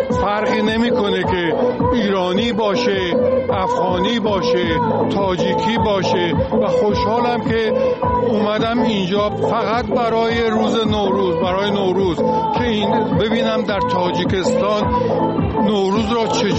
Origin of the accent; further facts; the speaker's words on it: Yazd, Iran; now in United States; از آمریکا اومدم، برای اصلا ایرانی و یزدی هستم.